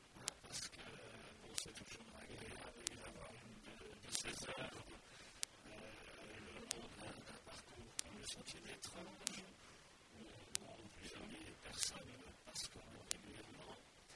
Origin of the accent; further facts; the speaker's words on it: Lévis, Quebec, Canada; De naissance, donc, je suis originaire de Lévis, donc c'est peut-être un petit village ici voisin. J'habite Flaubert donc depuis 1958, et bon, je suis un collégard de souche.